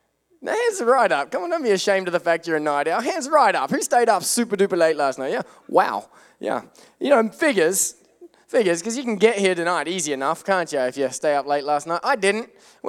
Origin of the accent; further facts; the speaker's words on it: Australia; I'm Australian and we speak different than you.